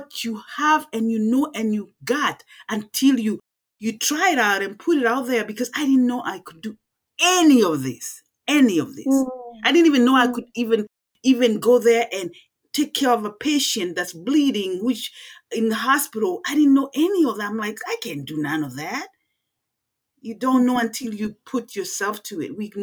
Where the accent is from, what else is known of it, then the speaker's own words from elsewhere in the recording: Kenya; now in United States; So my story starts in a village in Nairobi, Kenya, actually in Kenya, because Nairobi is the capital city of Kenya. But I was raised in a village. That's where I was born and raised. And my parents didn't have much.